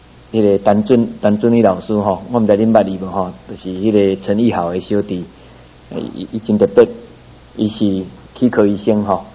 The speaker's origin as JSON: {"language": "Chinese", "country": "Taiwan", "said": "我台湾人"}